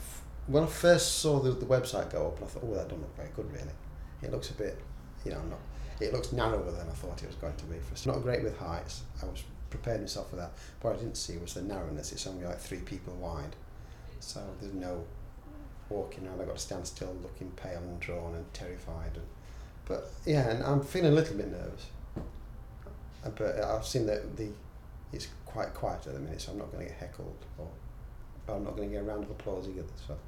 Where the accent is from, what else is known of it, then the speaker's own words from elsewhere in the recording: Worksop, East Midlands, United Kingdom; I'm 48 and from Worksop in Nottinghamshire.